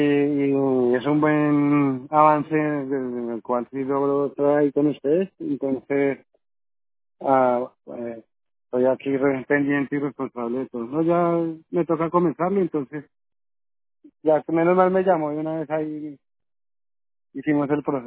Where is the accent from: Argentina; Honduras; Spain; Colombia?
Colombia; Del mejor país de todo el mundo, Colombia